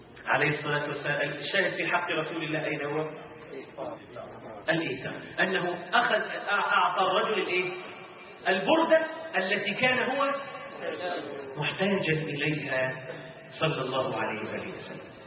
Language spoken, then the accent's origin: Arabic; Egypt; طبعا يعني عندنا في مصر ولعله يعني في بلادنا العربية كلمة نعم هذه تستخدم لمعاني متعددة.